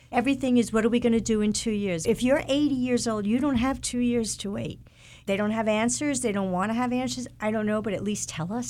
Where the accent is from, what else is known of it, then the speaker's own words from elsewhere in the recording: New York, United States; I come from New York. We called it rent stabilization.